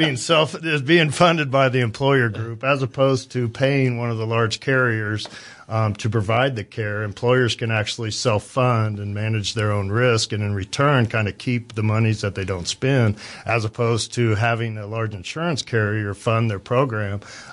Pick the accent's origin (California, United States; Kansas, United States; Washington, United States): Kansas, United States; Independence; I grew up in Independence, Kansas, and then I went to Pittsburgh State and played football, moved here in 1999